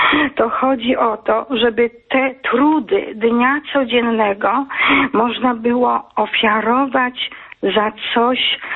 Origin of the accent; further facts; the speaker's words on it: Wrocław, Lower Silesian Voivodeship, Poland; ja jestem z Wrocławia